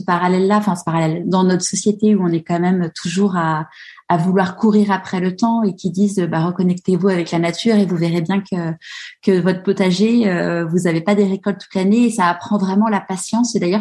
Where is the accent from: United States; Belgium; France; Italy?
France; Paris, Île-de-France; Et c'est vrai que moi, tu vois, j'ai grandi à Paris. J'avais la chance de pouvoir aller à la campagne quasiment tous les week-ends